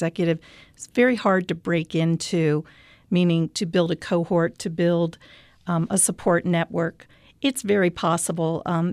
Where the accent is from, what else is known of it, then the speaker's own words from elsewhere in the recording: Baltimore, Maryland, United States; now in Utah, United States; I came from Baltimore to Utah with a very strong sense of self, very empowered from my the way I was raised on the East Coast.